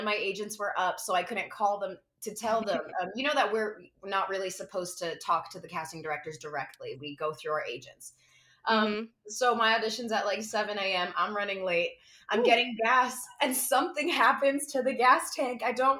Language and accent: English; Brooklyn, New York, United States; So I grew up in Brooklyn, New York City. So I was in that, you know, arena, the whole theater.